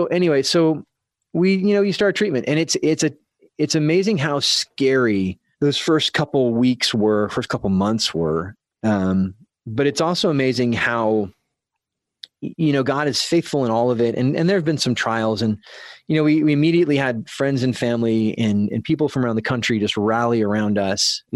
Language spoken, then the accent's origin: English; San Diego, California, United States; And we're from San Diego area.